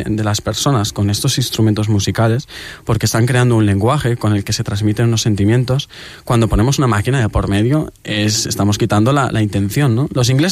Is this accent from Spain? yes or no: yes; Valencian Community, Spain; Somos la comunidad valenciana, en la actualidad es la comunidad más campanera de España, sin lugar a dudas